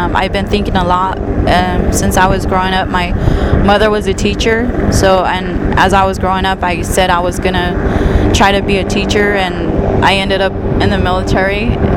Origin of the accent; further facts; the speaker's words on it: Jemez Pueblo, New Mexico, United States; I'm from Jemez Polo, which is also known as Walatoa.